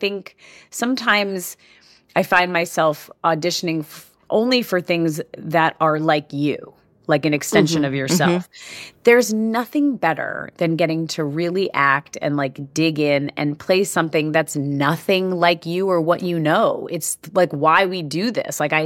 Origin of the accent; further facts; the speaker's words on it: New York, United States; I grew up in Long Island that was predominantly Jewish.